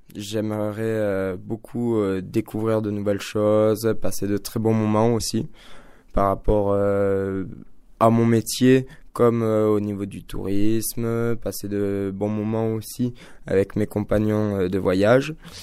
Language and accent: French; La Tour-sur-Sorgue, Occitanie, France; Je viens de La Tour-sur-Sorgue, qui est un petit village proche de Sainte-Afrique et de Millau, dans le sud d'Aveyron.